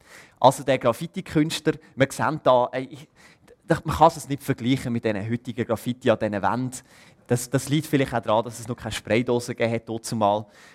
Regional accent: Wohlen, Aargau, Switzerland; now in Basel, Switzerland; Ich bin 28 und … Ich komme aus Wohlen, das liegt im Kanton Aargau. Ich wohne aber seit 5 Jahren in Basel, weil ich dort Theologie studiere.

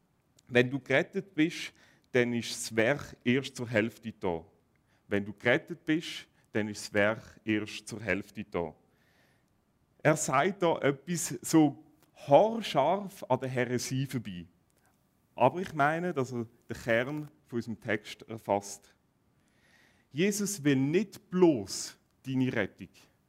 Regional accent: Switzerland; Ich schaue in verschiedene Gemeinden, auch bei uns in der Schweiz.

